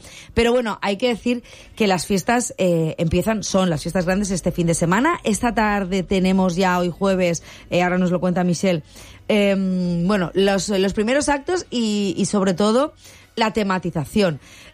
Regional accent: Spain; a mí como española

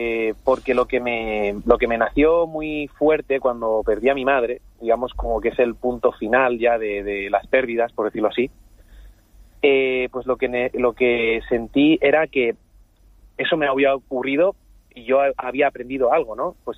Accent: Tarragona, Catalonia, Spain; Yo soy de Tarragona.

